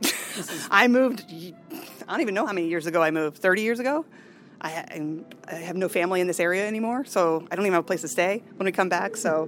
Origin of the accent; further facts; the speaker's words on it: Lakeview, United States; I liked growing up in Lakewood. In Lakeview, I mean. I like growing up in Lakeview.